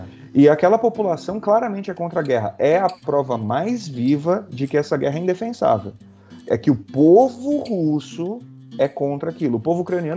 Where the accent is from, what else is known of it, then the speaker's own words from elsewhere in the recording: Brazil; É, claro, a gente nunca vai saber como brasileiro isso, né?